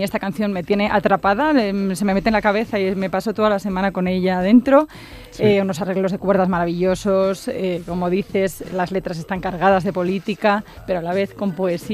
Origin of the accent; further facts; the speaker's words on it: Madrid, Community of Madrid, Spain; Yo la verdad es que reconozco que como madrileña no conocía la palabra oriciada.